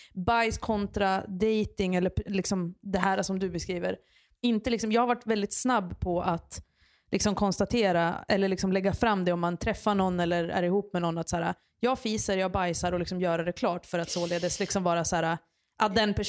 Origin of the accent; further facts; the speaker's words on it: Järvsö, Gävleborg County, Sweden; jag växte upp i Järvsö, uppe i Hälsingland, med en familj som är liksom vi 6 personer.